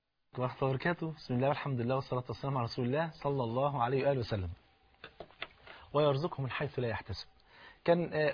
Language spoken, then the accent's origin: Arabic; Egypt